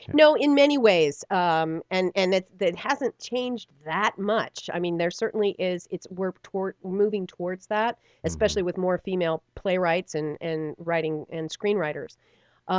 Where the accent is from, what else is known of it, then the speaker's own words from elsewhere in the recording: Lake Tahoe, California, United States; I grew up in Lake Tahoe in California, and there wasn't a whole lot of professional theater that went on there.